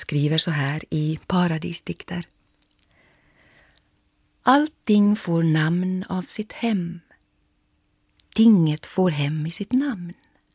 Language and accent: Swedish; Ostrobothnia, Finland; first language Ostrobothnian dialect; Mitt modersmål är en dialekt. Eftersom jag är född på landet i Österbotten. I en by där bara prästen och läraren talade fint, som det hette.